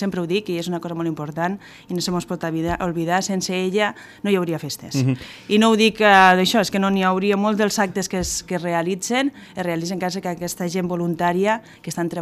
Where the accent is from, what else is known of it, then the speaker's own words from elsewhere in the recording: Catalonia, Spain; Només parlarem de Catalunya, de la cultura catalana i de com som els catalans.